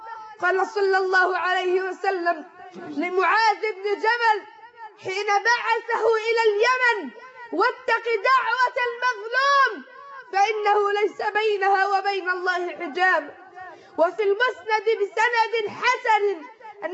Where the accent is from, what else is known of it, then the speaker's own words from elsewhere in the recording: Egypt; بلدنا مصر